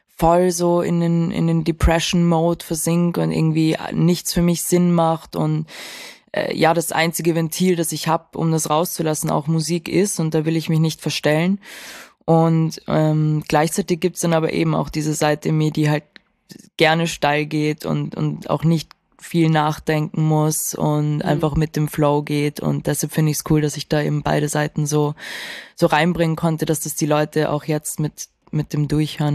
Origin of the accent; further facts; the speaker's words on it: Vienna, Austria; Wien ist meine Heimatstadt und ich habe vor, hier zu bleiben.